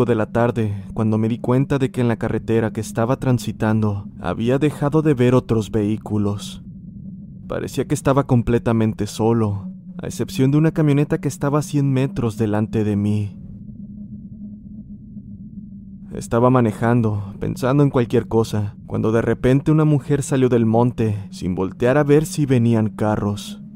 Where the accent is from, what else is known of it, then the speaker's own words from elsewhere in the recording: Cortázar, Guanajuato, Mexico; soy originario de Cortázar, Guanajuato. Tengo 22 años